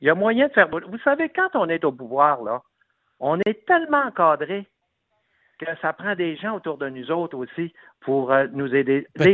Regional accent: Saguenay, Quebec, Canada; je viens du Saguenay, puis le Québec, j'y tiens.

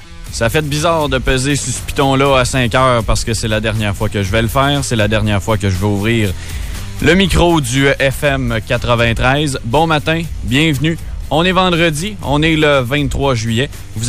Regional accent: Quebec, Canada; je suis originaire de la Mauricie, puis pas pour rien que je m'en retourne dans mon coin non plus. Puis quand j'ai étudié au Saguenay

